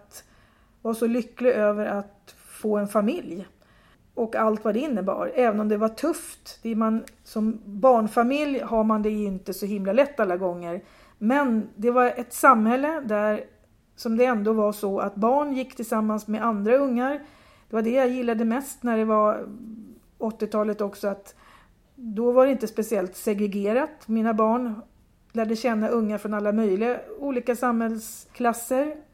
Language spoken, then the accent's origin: Swedish; Bollmora, Stockholm County, Sweden; 60-talet, det kaotiska 60-talet jag växte upp i Bollmora med allt vad det innebar när man var liten